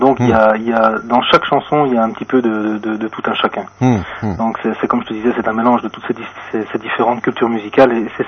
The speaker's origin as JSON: {"language": "French", "country": "Belgium", "tie": "born there", "said": "je suis né en Belgique, hein. Je suis d'origine andalouse, mais je suis né en Belgique."}